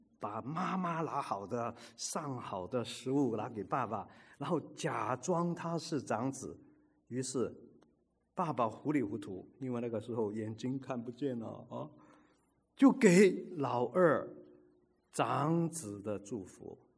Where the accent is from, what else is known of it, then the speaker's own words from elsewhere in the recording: China; 当时的婚礼跟我们中国人差不多了，一定要喝酒了